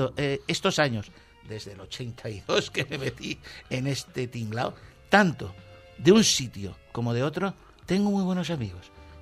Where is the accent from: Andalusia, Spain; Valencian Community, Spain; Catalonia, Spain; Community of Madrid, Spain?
Valencian Community, Spain; mi amor a mi tierra, a Valencia.